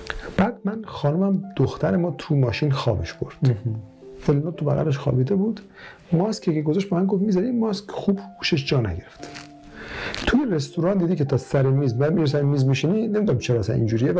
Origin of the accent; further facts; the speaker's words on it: Mazandaran, Iran; ما مازندرانی هستیم، … ما یه خورده سیستممون، خب بچه‌ای که از شهرستان میان مثل خود من یه حالت عاطفی دارن.